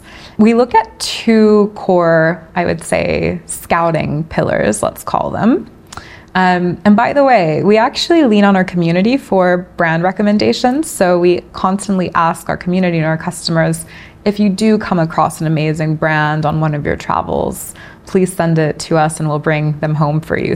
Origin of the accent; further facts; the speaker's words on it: Mexico; because I was from Mexico and I thought, okay, there was clearly a lot of, you know, interest in Latin fashion at the time